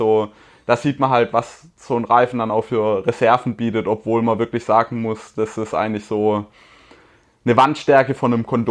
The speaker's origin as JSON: {"language": "German", "region": "Baden-Württemberg", "country": "Germany", "said": "wie man bei uns im Schwabenland sagt."}